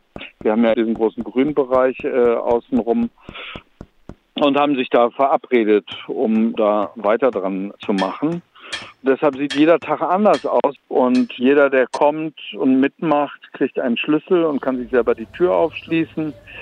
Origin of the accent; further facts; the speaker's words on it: Germany; ich bin Deutscher